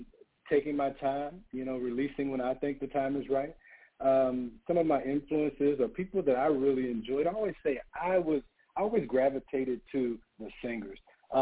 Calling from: Atlanta, Georgia, United States; I am based in Atlanta, so I'm in Georgia tonight. I'm home.

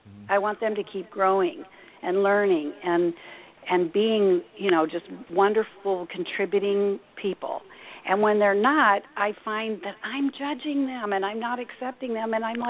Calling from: Newport Beach, California, United States; I'm calling in from Newport Beach, California.

